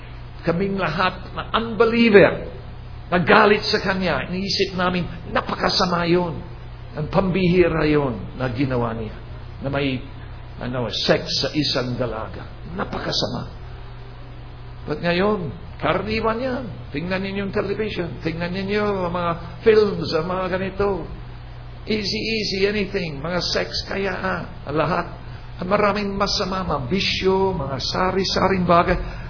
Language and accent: Tagalog; England, United Kingdom; Tagalog is a second language; ako taga-Inglaterra